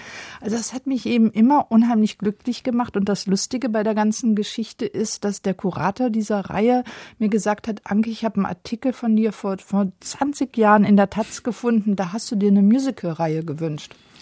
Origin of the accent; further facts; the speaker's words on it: Rhineland, Germany; also ich komme ja aus dem Rheinland, ne?